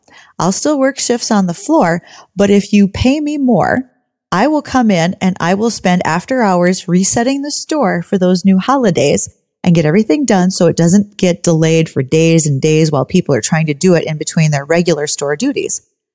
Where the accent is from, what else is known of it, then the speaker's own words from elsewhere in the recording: North Dakota, United States; So I did grow up farming my whole life. I'm from South Central North Dakota, where my brothers still operate our home farm.